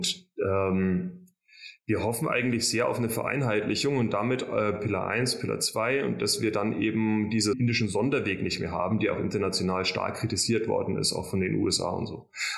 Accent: Bavaria, Germany; Also als Franke

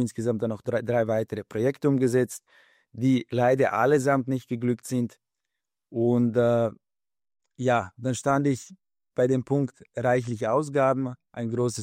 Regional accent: Lower Austria, Austria; Ich bin aus Österreich, Wien Umgebung

